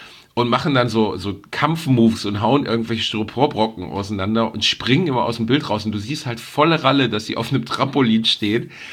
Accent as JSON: {"language": "German", "town": "Gelsenkirchen", "region": "North Rhine-Westphalia", "country": "Germany", "tie": "born or raised there"}